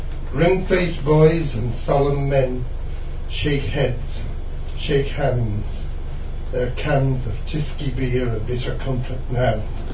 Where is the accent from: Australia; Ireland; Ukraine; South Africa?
Ireland; Connacht; also born or lived in England / Scotland / United States; I'm from County Mayo as well. We live close to each other in North Kerry